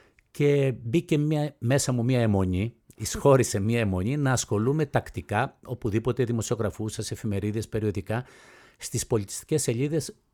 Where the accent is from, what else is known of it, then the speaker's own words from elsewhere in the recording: Filiatra, Peloponnese, Greece; also born or lived in Athens; εγώ γεννήθηκα στα Φιλιατρά Μεσσηνίας, μεγάλωσα εκεί, τελείωσα γυμνάσιο Λύκειο, ανέβηκα στην Αθήνα.